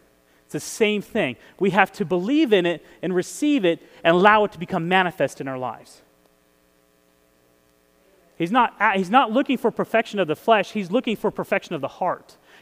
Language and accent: English; Texas, United States; And I'm from Texas. You would think I would talk slower.